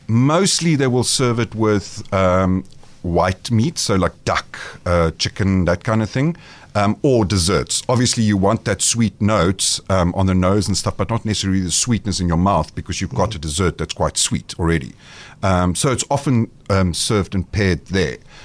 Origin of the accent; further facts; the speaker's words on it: South Africa; to make it more palatable for our general African population, our being South African. South Africans do tend to have a slightly sweeter palate than, say, the Europeans.